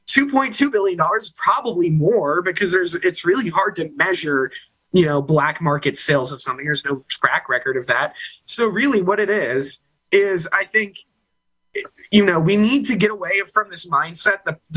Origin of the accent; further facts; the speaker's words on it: Minnesota, United States; I never thought I would argue that, but I'm from Minnesota, so I'm not going to complain about that too much.